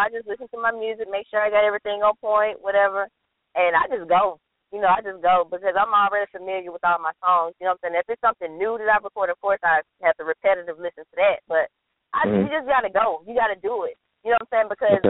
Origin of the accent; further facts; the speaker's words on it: Atlanta, Georgia, United States; Let's start at home because I am from Atlanta.